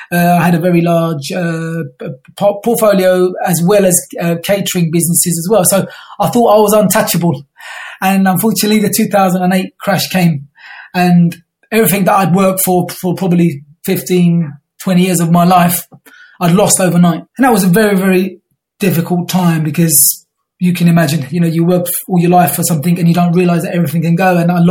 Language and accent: English; London, United Kingdom; I grew up in South London and around Camberwell. I spent my first 20 years around there